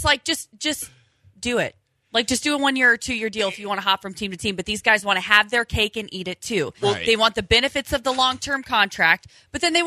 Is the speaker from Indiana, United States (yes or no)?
yes; Indiana, United States; We did Hee-Haw, but that's because I'm from Indiana.